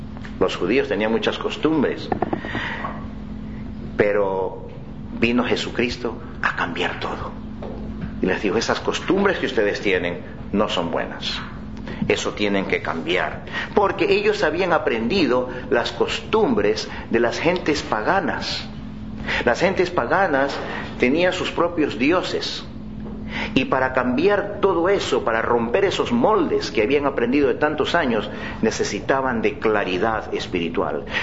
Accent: Ecuador; also born or lived in Mexico; no soy mexicano. Soy de Ecuador, pero viví 6 años en México y me gustó mucho y aprendí muchas cosas de allá

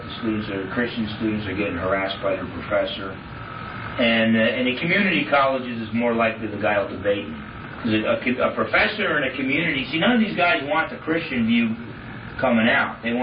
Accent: New Jersey, United States; You know, I come from New Jersey, New York, New Jersey, real packed in.

